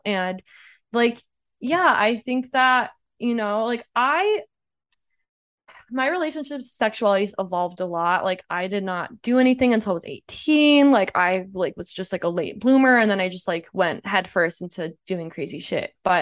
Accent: Deep South, United States; now in Los Angeles, United States; I mean, I live in LA. I'm really grateful and lucky, but like, I grew up in the Deep South. I still have friends there.

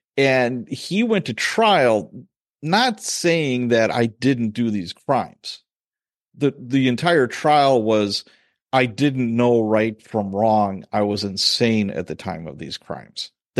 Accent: Milwaukee, Wisconsin, United States; Because like we'd say Jeffrey Dahmer, I'm from Milwaukee.

